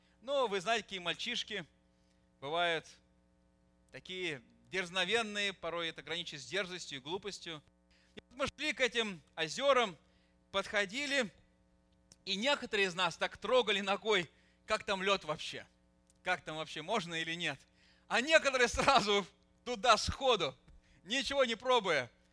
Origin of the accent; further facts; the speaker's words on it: Siberia, Russia; now in Moscow, Russia; Я вырос в Сибири. Ну, вы, наверное, уже многие знаете, что я родом из Сибири. Туда моих дедов сослали за то, что они были верующими. Так что я сибиряк по рождению.